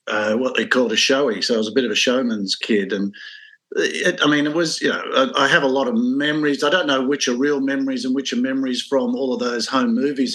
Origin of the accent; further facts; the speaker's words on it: Rockhampton, Queensland, Australia; born there; I was born in Rockhampton in Queensland while my parents … were on tour.